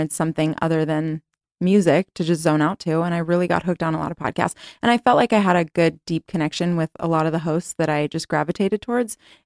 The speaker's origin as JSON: {"language": "English", "region": "California", "country": "United States", "tie": "born or raised there", "said": "But yeah, I grew up in the Bay Area. I went to UCLA."}